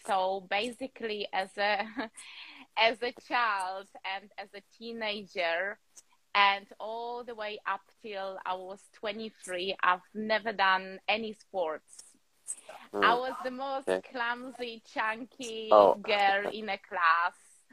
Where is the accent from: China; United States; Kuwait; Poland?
Poland; now in England, United Kingdom; I'm Polish. I was born in Poland. And I'm living in England in a beautiful coast by the sea.